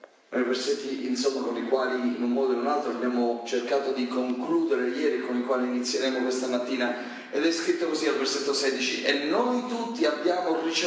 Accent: Sicily, Italy; Io sono siciliano, quindi di pizzo me ne intendo un pochettino.

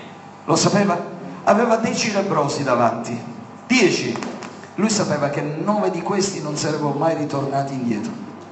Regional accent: Sicily, Italy; Vedete, io vengo dalla Sicilia, c'è la cultura del pizzo.

